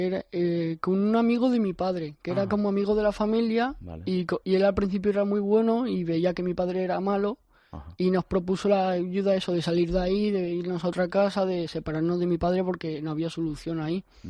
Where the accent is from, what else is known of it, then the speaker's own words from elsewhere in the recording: Valencia, Valencian Community, Spain; Sí, me lo puse porque soy valenciano y ahí se dice mucho Nano, Tete, y sí.